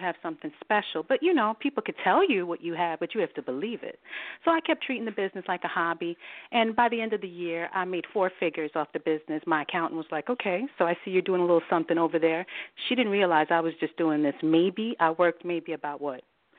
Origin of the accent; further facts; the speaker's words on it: Jamaica; I'm a West Indian girl. I'm a Jamaican girl.